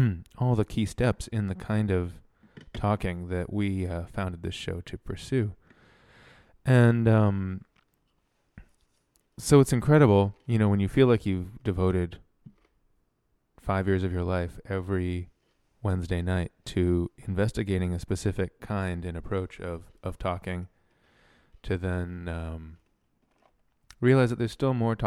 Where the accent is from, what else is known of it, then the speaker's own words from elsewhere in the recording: Toronto, Ontario, Canada; has, you know, even exhibited in my hometown, Toronto, in that capacity.